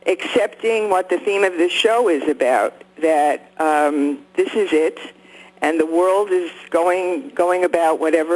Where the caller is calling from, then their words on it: New York, United States; I'm calling from New York.